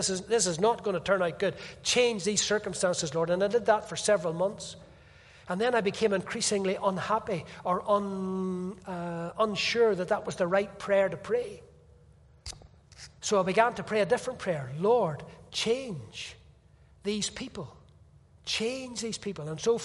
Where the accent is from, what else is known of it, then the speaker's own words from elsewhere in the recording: Northern Ireland, United Kingdom; I'm just an Irishman. What do I know?